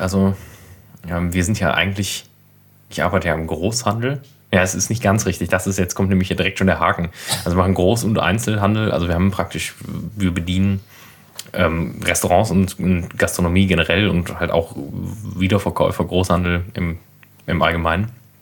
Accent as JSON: {"language": "German", "region": "Berlin", "country": "Germany"}